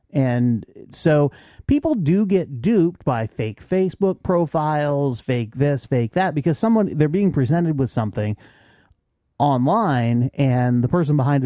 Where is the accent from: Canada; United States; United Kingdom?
United Kingdom; Scotland; I'm Scottish.